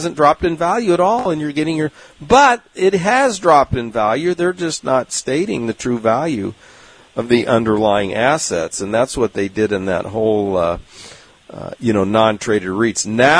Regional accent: San Diego, California, United States; Look, I'm from San Diego, California. I've never been to Switzerland.

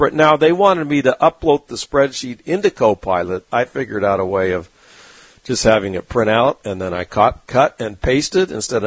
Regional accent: San Diego, California, United States; But you know, he's from my hometown of San Diego.

